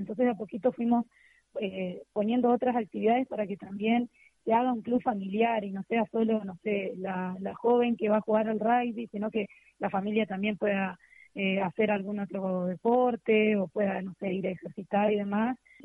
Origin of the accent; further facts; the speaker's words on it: Salto, Uruguay; en este caso nosotros somos de Salto, y bueno, proponemos, por más que nos quede lejos ir a jugar